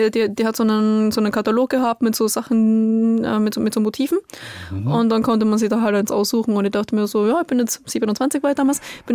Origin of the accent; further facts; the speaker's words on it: Austria; bei uns in Österreich ist es so, wenn wir sagen, Rechnung zusammen, dann zahlen wir auch zusammen. Ja, also meine Verwandtschaft, die hat ja auch noch so einen jugoslawischen Migrationshintergrund